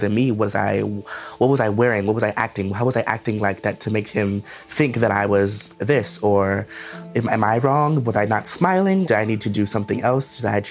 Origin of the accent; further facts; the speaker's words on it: Minneapolis, Minnesota, United States; I am from Minneapolis, Minnesota, and I am 18 years old, and I am an actor, director, and a college student.